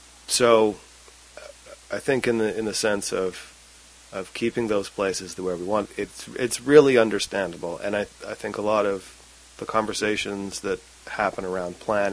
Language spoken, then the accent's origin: English; Surrey, British Columbia, Canada; So I grew up in South Surrey, a place that many people pretend is White Rock.